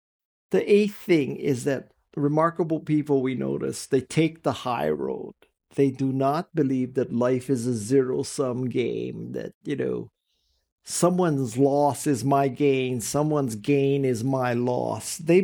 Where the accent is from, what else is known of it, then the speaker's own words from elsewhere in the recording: Kalihi Valley, Hawaii, United States; we come from a lower middle class family in Hawaii. If any of you are from Hawaii, we're from Kalihi Valley.